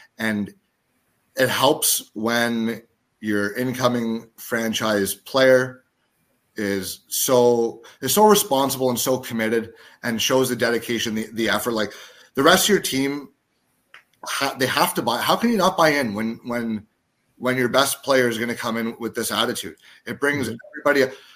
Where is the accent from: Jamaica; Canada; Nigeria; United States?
Canada; the Maritimes; born there; I was born in the Maritimes.